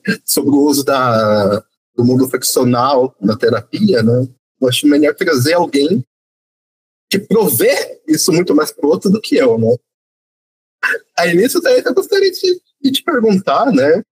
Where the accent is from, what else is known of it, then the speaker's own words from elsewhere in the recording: Brazil; nós temos problemas de vida, porque nós somos brasileiros.